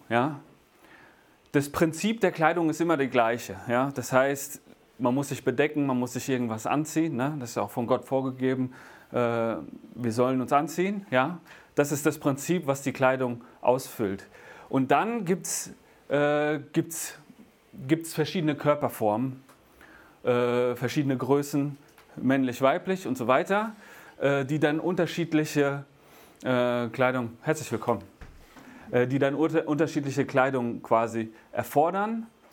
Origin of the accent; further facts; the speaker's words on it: Niedernberg, Bavaria, Germany; Ich komme aus Niedernberg, aus der EFG Niedernberg. Das ist ganz im nördlichen Zipfel Bayerns. Ne? Also deswegen sagen wir Servus bei uns. Ja? Aber das ist das einzige Bayerische, das es bei uns in der Region gibt. Wir sind eher Richtung Hessen schon unterwegs.